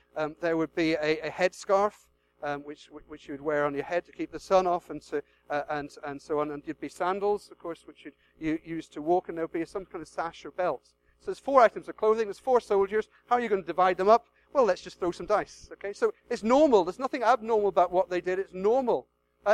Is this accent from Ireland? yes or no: yes; Ireland; I come from Ireland. Ireland's very religious.